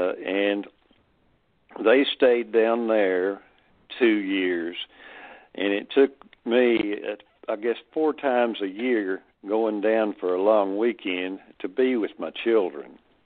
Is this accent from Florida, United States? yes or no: no; Kingsport, Tennessee, United States; she moved with the children out of Kingsport, my hometown here in East Tennessee